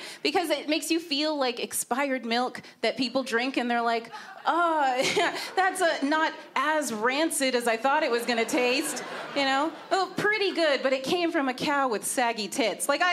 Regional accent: Scarborough, Ontario, Canada; I'm from Scarborough originally.

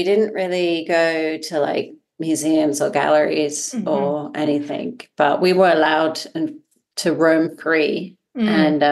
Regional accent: England, United Kingdom; So I grew up in the English countryside. I'm number three of four sisters.

